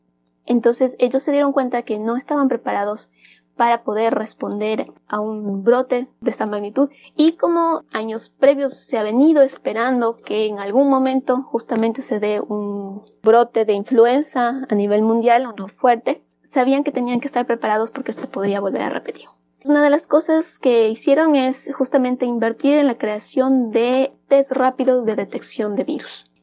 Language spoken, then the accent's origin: Spanish; Ecuador; now in South Korea; soy médico epidemiólogo de Ecuador. Sin embargo, en el momento me encuentro residiendo en Corea